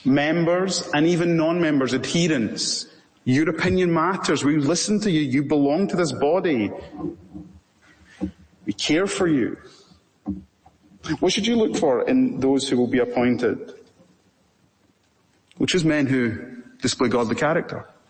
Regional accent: Scotland, United Kingdom; I'm saying this as a Scottish Presbyterian.

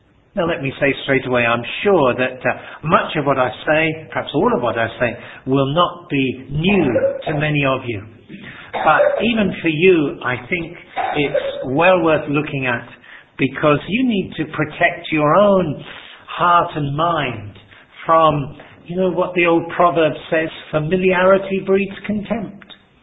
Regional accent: England, United Kingdom; And I suppose too, being British or English, we have a kind of sentimental thing, perhaps from childhood, of little lambs and sheep.

